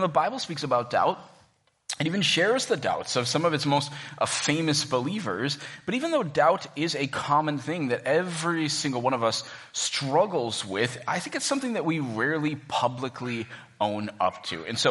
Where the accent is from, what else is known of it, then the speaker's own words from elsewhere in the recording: Cambridge, Minnesota, United States; this was happening basically in my hometown. I grew up in Cambridge, Minnesota.